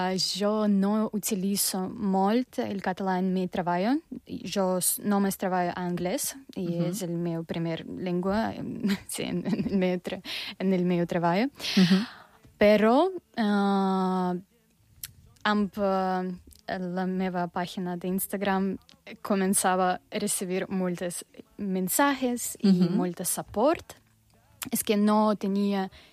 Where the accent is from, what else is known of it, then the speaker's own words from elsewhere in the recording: Russia; Catalan is a second language; moved away as an adult; also born or lived in Andalusia; now in Mallorca, Spain; doncs som de Rússia i però fa 6 anys que visc a Espanya. Vaig arribar l'any 2020 per estudiar gestió de hostaleria, hoteler internacional